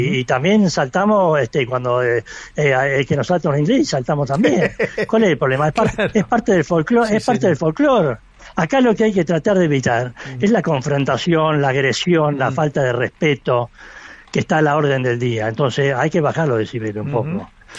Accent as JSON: {"language": "Spanish", "country": "Argentina", "said": "ante todo, somos argentinos."}